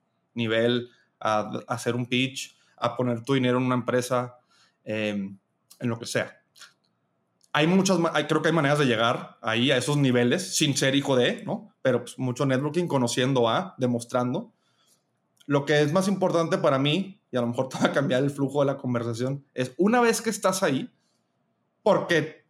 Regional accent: Spain; born there; accent: Mexican; perdón, soy español de nacimiento, a pesar de mi acento mexicano, y pienso todavía como muy europeamente.

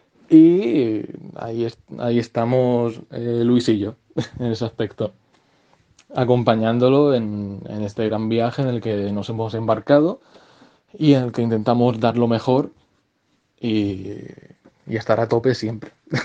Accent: Tenerife, Canary Islands, Spain; also born or lived in Barcelona; nacido en Barcelona, aunque me he criado toda mi vida en Tenerife.

